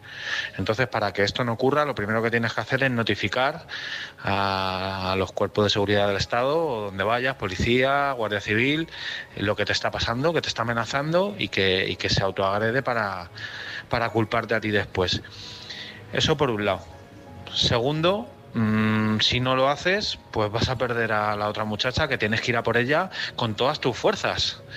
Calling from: Madrid, Community of Madrid, Spain; Buenas noches, chicos. … de Madrid.

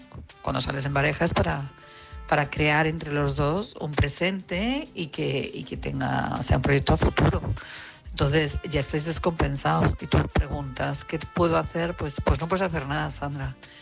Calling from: Madrid, Community of Madrid, Spain; de Madrid.

